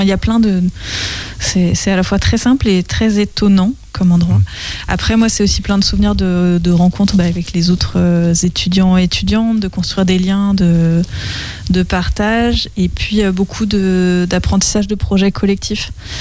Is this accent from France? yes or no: yes; Les Mureaux, Île-de-France, France; la grande banlieue. Ouais, c'est à 40 km à peu près de Paris, entre Poissy et Cergy, ça s'appelle Les Mureaux, ma ville natale. C'est une ambiance avec beaucoup de... pas mal de bitume, quand même.